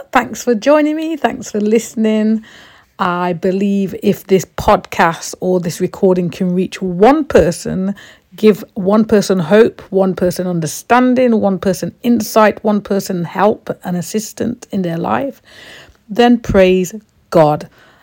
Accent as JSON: {"language": "English", "country": "Trinidad & Tobago", "tie": "born or raised there", "said": "I was born in Trinidad, as I was saying before, and being raised in Trinidad"}